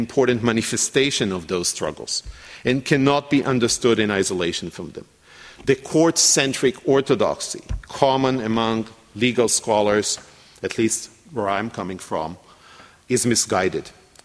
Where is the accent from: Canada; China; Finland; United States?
Canada; In my home country, Canada